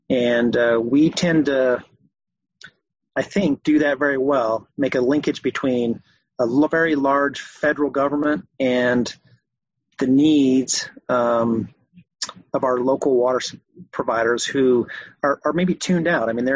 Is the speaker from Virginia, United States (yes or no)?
no; Colorado, United States; I'm from Eastern Colorado, so I know a lot about corn and sugar beets